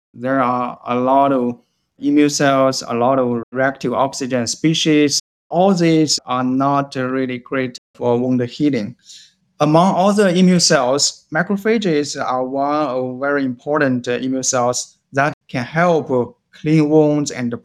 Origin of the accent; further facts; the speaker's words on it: China; I grew up in China and I did my undergraduate in pharmaceutical sciences at Peking University.